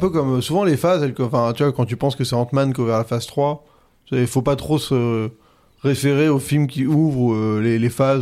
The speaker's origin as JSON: {"language": "French", "country": "France", "accent": "French", "said": "moi je parle avec mon accent franchouillard, je l'assume."}